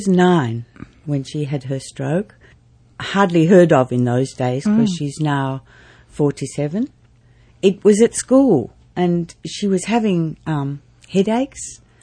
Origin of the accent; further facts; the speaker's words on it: Sydney, New South Wales, Australia; now in Newcastle, Australia; My background is that I came from Sydney originally, and I'm now living in Newcastle for more than half my life.